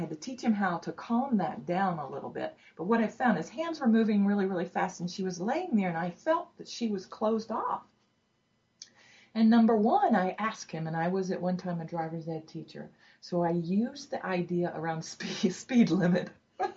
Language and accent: English; Deep South, United States; And I'm also coming from the Deep South as well, and there's still a lot of repression.